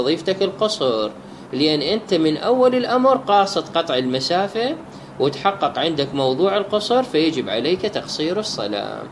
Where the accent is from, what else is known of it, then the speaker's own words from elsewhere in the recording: Baghdad, Baghdad Governorate, Iraq; born there; now in Najaf, Iraq; مدينة بغداد وطني الثاني، يعني أنا مولود في بغداد بس أنا موجود في النجف، عند هنا عندي مقر عمل إلي